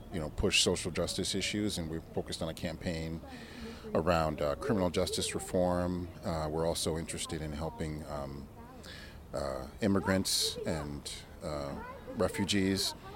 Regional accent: New York City, New York, United States; also born or lived in Jamaica; I grew up I'm an immigrant from Jamaica, but I mm-hmm. grew up in New York City, and that's where I started my schooling.

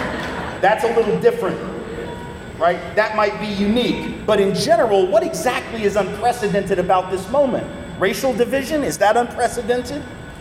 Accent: Tennessee, United States; I'm from Tennessee, man. I'm a Southerner born and bred, been there all my life.

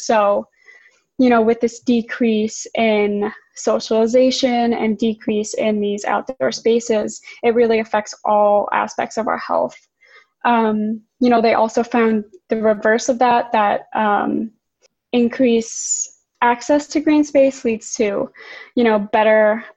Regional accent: Brooklyn, New York, United States; I grew up in Brooklyn, New York, so that's kind of why I focused on this topic.

